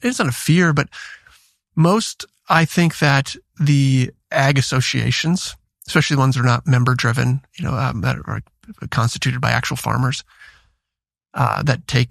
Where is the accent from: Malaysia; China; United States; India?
United States; Iowa; I went back to my hometown that I grew up in Iowa for the funeral of my best friend from high school for his father.